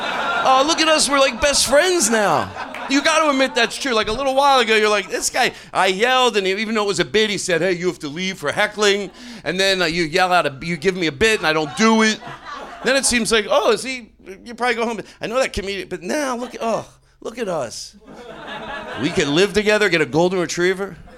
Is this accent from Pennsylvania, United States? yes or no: yes; Philadelphia, Pennsylvania, United States; people can hear my accent. I'm from Philadelphia, so if I go water.